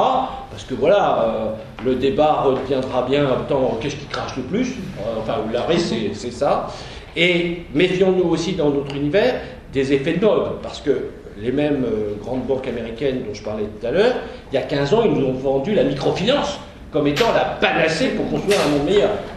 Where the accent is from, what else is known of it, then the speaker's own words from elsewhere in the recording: France; En tant que Français, je veux dire, ouvert sur le monde